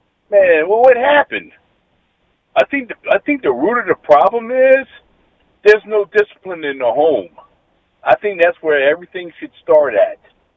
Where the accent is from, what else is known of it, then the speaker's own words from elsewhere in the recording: Louisiana, United States; I'm not from New Orleans. I grew up in the River Parishes, but New Orleans, the French Quarter used to be our playground and stuff in Bat City and Metairie